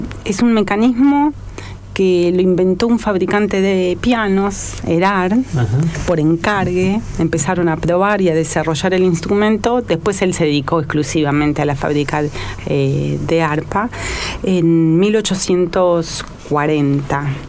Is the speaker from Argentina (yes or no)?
yes; General Roca, Río Negro, Argentina; born there; Yo soy nacida en General Roca